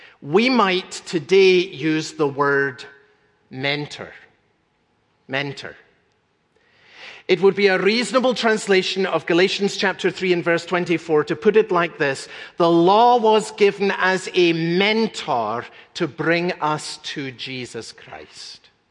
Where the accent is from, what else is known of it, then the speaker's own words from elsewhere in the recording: Scotland, United Kingdom; When I was growing up in Scotland, we used to sing a song about the Bible